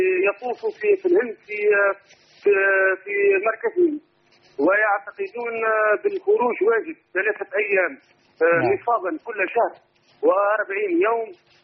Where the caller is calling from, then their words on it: Tunisia; لدي سؤال، عندنا في تونس